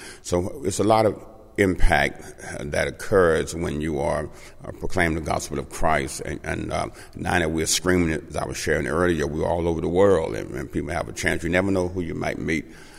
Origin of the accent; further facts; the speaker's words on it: Biloxi, Mississippi, United States; I was born and raised here in Biloxi. I'm a dyed-in-the-wood Biloxi boy.